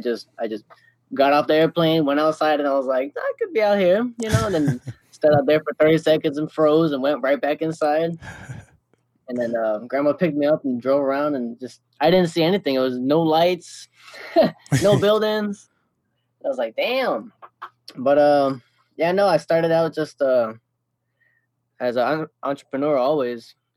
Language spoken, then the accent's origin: English; Port St. Lucie, Florida, United States; also born or lived in Fort Lauderdale; South Florida. I grew up, I was born in Fort Lauderdale, and I grew up in Port St. Lucie, mm-hmm. kind of like southeast of Florida, right on the coast.